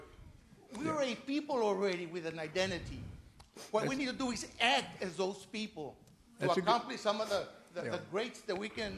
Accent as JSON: {"language": "English", "region": "Texas", "country": "United States", "tie": "born there", "lives_now": "San Antonio, United States", "said": "I'm a 65-year-old veteran. I was born in the Rio Grande Valley. I found myself in South Vietnam at the age of 18. I made San Antonio my home."}